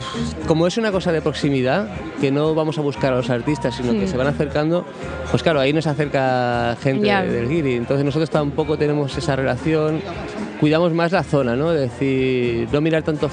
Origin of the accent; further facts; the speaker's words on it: Barcelona, Catalonia, Spain; ahí en La Verneda, en el barrio de donde soy.